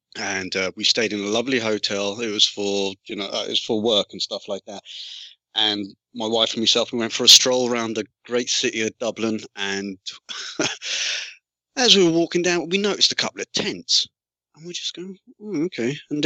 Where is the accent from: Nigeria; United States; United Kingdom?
United Kingdom; London; Oh, as a Londoner